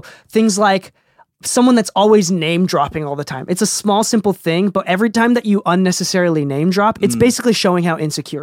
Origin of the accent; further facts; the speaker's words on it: Okinawa, Japan; English is a second language; now in United States; I'm an indigenous, English is my second language, these are real things. I'm an immigrant. I'm an indigenous immigrant. My culture is being lost in Japan from Okinawa. You know, I am brown and look Hispanic in America, right?